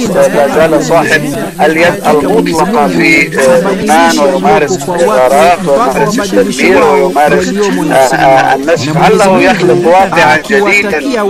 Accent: Palestine; نحن كفلسطينيين

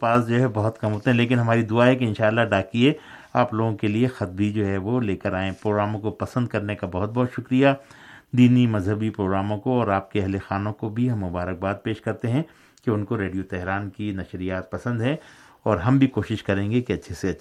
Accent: Hyderabad, Sindh, Pakistan; میں تو حیدرآباد سندھ کا رہنے والا ہوں

